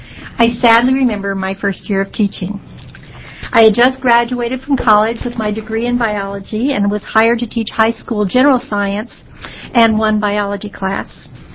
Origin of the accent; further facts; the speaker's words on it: United States; I'm from Lincoln County.